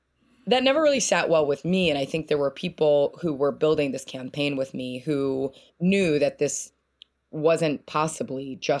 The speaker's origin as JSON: {"language": "English", "town": "Kansas City", "country": "United States", "tie": "born or raised there", "said": "a McDonald's that I used to drive by all the time when I was growing up in Kansas City."}